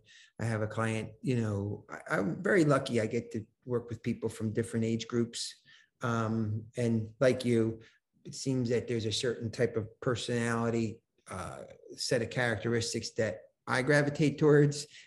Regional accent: New Jersey, United States; now in Sarasota, United States; I'm an Italian from the Northeast, New Jersey. So, you know, my wife and I recently moved to Sarasota, Florida, which is in the West Coast of Florida.

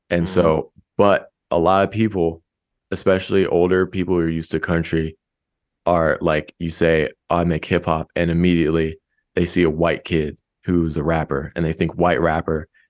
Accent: San Antonio, Texas, United States; I'm a rapper from Hill Country of Texas, San Antonio area.

